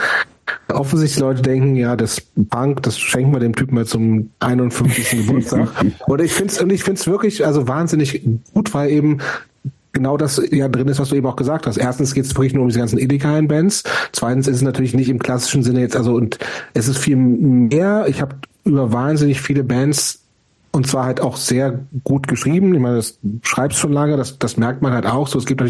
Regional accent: West Germany, Germany; Und klar, als Wessi geht man erstmal zu … weil das halt die Band ist, die man halt kennt, so, ne?

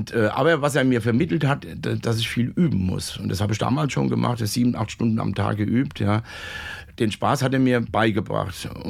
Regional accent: Roggenberg, Germany; Da gab es früher in Roggenberg, wo ich herkomme, mein Geburtsort, gab es einen Posaunenchor.

